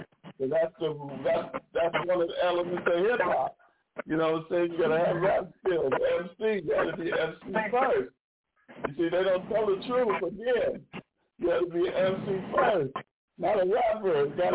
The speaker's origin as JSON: {"language": "English", "town": "Brooklyn", "region": "New York", "country": "United States", "said": "Because I'm from Brooklyn, New York. And then we flow."}